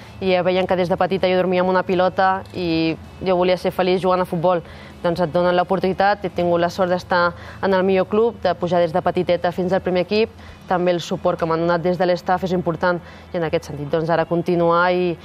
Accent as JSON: {"language": "Catalan", "region": "Catalonia", "country": "Spain", "said": "jo sóc catalana"}